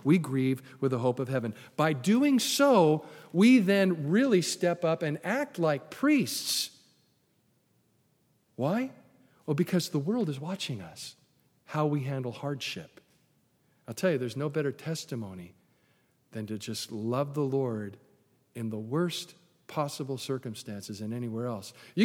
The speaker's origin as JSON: {"language": "English", "region": "California", "country": "United States", "said": "now I'm from California. I don't know what barbecue really is."}